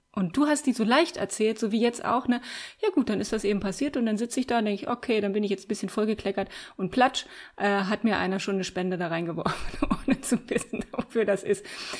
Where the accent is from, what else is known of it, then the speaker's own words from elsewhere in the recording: Münster, North Rhine-Westphalia, Germany; Ich komme aus Münster, da fährt man ja sowieso auch immer Fahrrad.